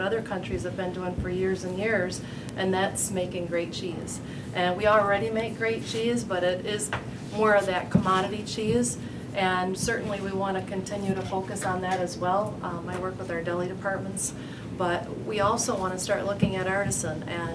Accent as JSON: {"language": "English", "region": "New York", "country": "United States", "tie": "born or raised there", "said": "I grew up in Western New York on a fairly large dairy farm, graduate of Cales, 89."}